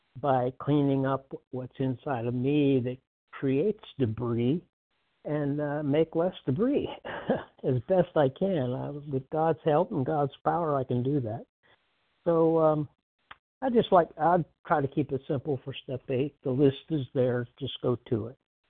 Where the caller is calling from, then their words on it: North Carolina, United States; recovered compulsive eater from North Carolina.